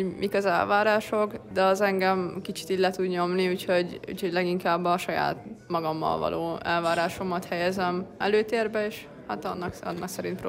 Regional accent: Pécs, Baranya, Hungary; hiszen én pécsi vagyok, ők pedig leginkább pestiek

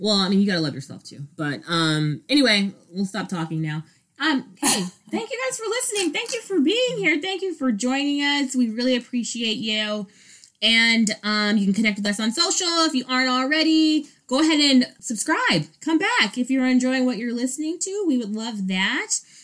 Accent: New York, United States; Ramona, I'm from New York. You know, I'm tough.

